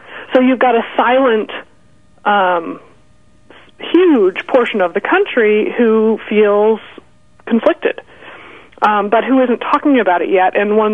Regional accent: Nebraska, United States; You know, I grew up in Nebraska, which is one of the reddest states in the country, and, you know, my parents can't believe how I've gone down the tubes.

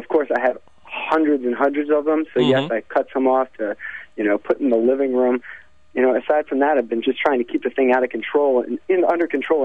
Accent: Philadelphia, Pennsylvania, United States; I'm from the Philadelphia Manayunk region.

